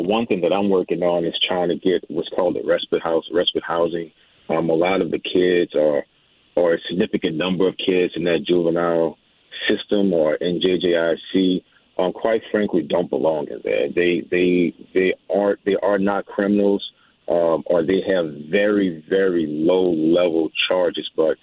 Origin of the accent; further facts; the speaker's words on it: Algiers, Louisiana, United States; I grew up in Algiers. Family to this day uses RTA multiple times a week.